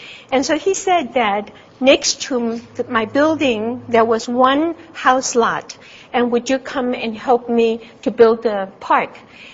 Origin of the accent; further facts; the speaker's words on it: Taiwan; moved away as an adult; also born or lived in China; I was born in China but grew up in Taiwan, and University of Pennsylvania was the first place I landed.